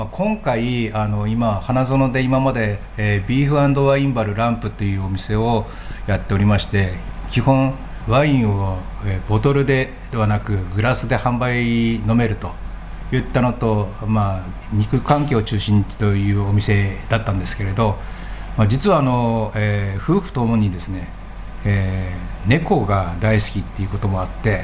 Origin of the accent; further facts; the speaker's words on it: Otaru, Hokkaido, Japan; もともと小樽出身なんですけれども、小樽に戻ってきて50代に、戻ってきて、